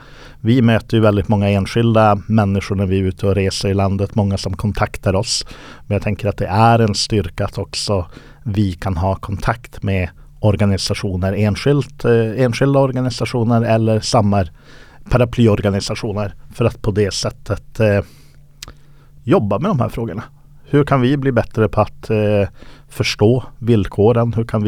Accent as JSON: {"language": "Swedish", "region": "Norrbotten County", "country": "Sweden", "said": "Jag dels som norrbottning och med stuga i Skellefteå"}